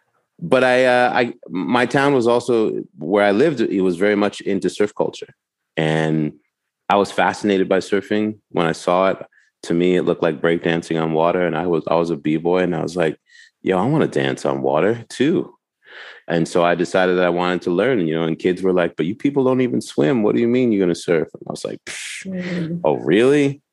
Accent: New York, United States; Because my buildings that I had in New York, where I grew up in New York, we had a pool in the summers.

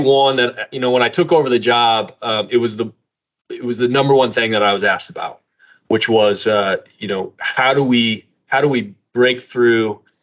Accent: Lincoln, Nebraska, United States; I always say it started with growing up in Lincoln, Nebraska in the 80s and 90s.

